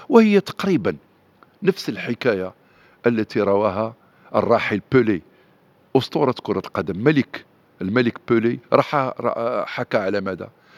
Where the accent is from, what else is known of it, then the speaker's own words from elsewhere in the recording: Salé, Rabat-Salé-Kénitra, Morocco; بواحد صديقي وابن بلدتي، وهو الملهم والمعلم الأول للزاكي بدو اللي هو عبد اللطيف العلو، أيضا كان حارس دولي وهو حارس من نادينا الجمعية الرياضية السلوية لمدة 20 سنة